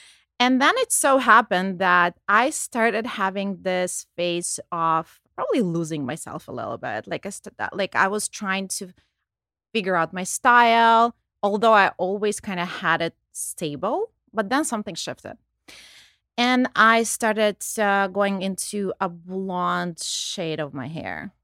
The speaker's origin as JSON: {"language": "English", "region": "Ontario", "country": "Canada", "said": "I'm from Canada. I live in Toronto."}